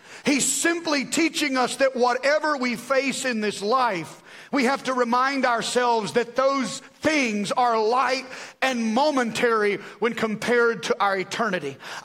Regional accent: United States; I believe as an American, it is my right, it is my privilege, it is my responsibility.

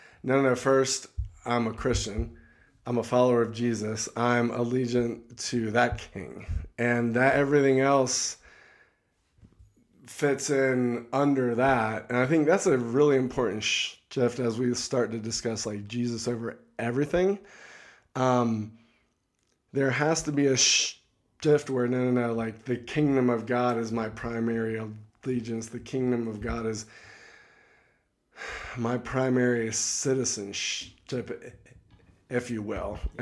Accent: Florida, United States; I'm an American. I'm probably a moderate conservative. I'm an independent. I'm from Florida. My identity kind of was built on my nation, my family of origin.

